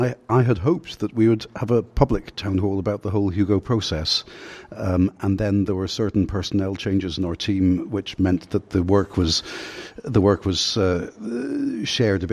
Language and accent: English; Belgium; Proud Belgian here.